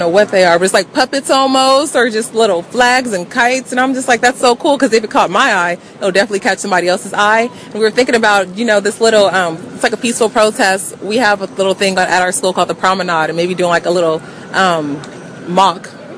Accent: Corona, California, United States; I'm from Corona, California. I attend Clark Atlanta University, graduating senior.

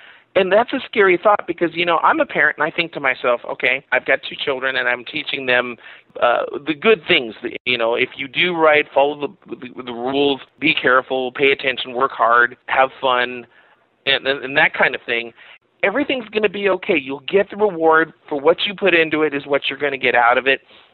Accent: Baldwin Park, California, United States; Baldwin Park, California, we call it Helltown, USA. You know, I was a kid from Helltown, USA.

